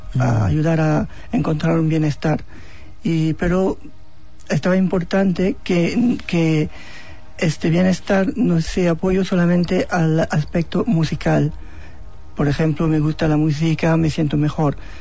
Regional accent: France; Spanish is a second language; now in London, United Kingdom; Sí, yo soy francés, pero medio español. Mi madre es de Galicia.

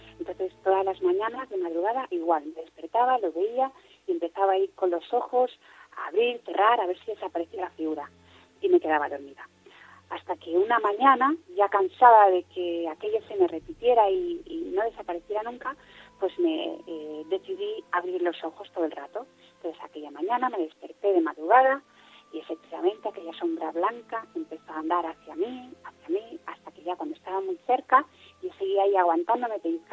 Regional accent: Madrid, Community of Madrid, Spain; soy de Madrid

